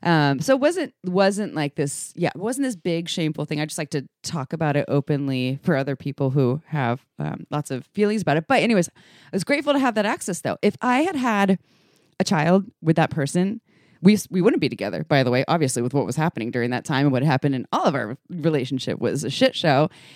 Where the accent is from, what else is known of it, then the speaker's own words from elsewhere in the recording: Santa Cruz, California, United States; I was raised in Santa Cruz